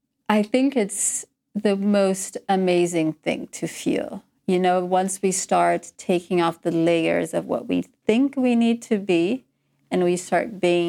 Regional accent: Rio de Janeiro, Brazil; moved away as an adult; now in London, United Kingdom; I'm from Rio. And, you know, people think of Rio as a very fun and people festive.

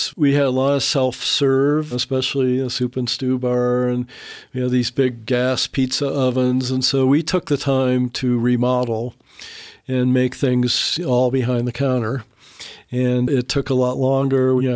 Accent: Akron, Ohio, United States; I came from Akron, Ohio, which was at the time tied with Tacoma, Washington for having the least number of sunny days per year.

